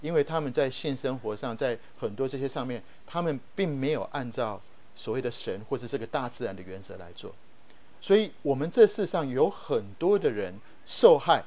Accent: Taiwan; 我是从台湾来

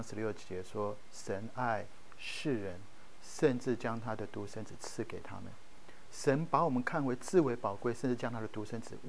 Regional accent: Taiwan; 其实我从台湾来

